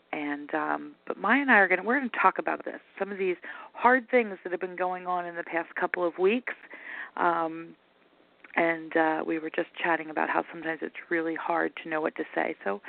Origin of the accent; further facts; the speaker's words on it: Delaware, United States; moved away as an adult; because I am headed from South Florida back home to Delaware after 23 years.